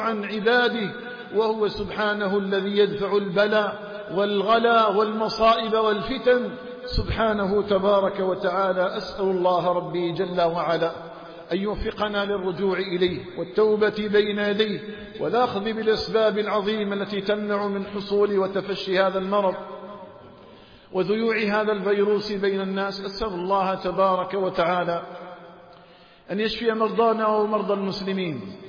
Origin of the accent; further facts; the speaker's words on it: Algeria; اللهم اجعل بلدنا الجزائر آمنة مطمئنة وسائر بلاد المسلمين.